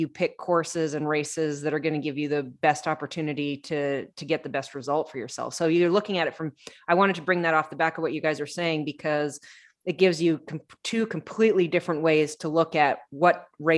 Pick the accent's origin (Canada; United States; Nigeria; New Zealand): Canada; also born or lived in Australia; I'm Canadian and I always wanted to do well at Ironman Canada. And at the time I spent a lot of time living in Australia.